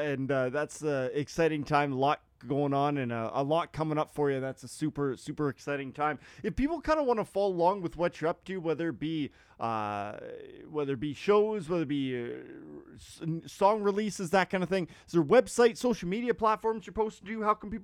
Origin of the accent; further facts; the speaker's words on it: Saskatoon, Saskatchewan, Canada; Me growing up in Saskatoon, we used to do that quite often.